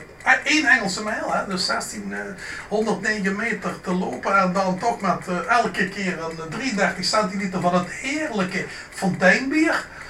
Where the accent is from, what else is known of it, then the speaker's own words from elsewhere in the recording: Limburg, Netherlands; ik voel me Limburger. En boven die Hollanders, daarboven, boven de rivieren